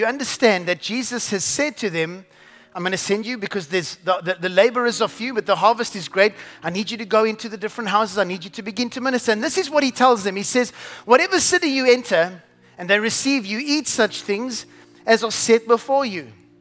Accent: England, United Kingdom; I'm English.

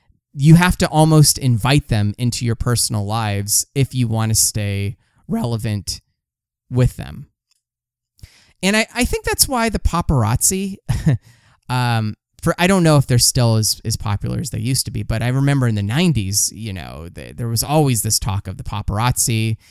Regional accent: Los Angeles, California, United States; It reminds me of a story about, you know, I'm from Los Angeles.

